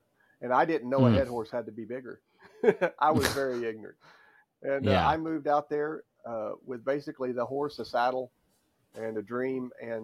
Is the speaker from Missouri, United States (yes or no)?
yes; Powell, Missouri, United States; I was raised not far from right here where I'm at right now, in a town called Powell, Missouri. Powell, Missouri has really nothing but a post office.